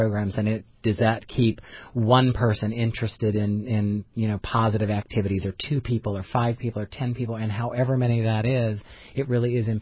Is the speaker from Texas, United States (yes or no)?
no; Indianapolis, Indiana, United States; actually I grew up in the Indianapolis public school system.